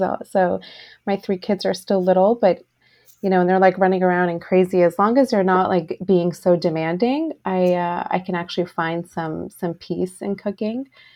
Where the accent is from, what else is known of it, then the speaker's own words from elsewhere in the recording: New Jersey, United States; moved away as an adult; now in Los Angeles, United States; I came to it a little later in life, actually not until I was married and I moved cross country from New Jersey to LA.